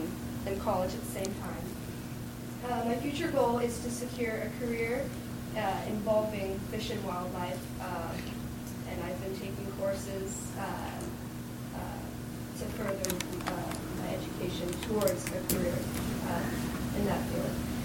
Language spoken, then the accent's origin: English; Puyallup, Washington, United States; I'm a Puyallup resident. I'm born and raised in Puyallup.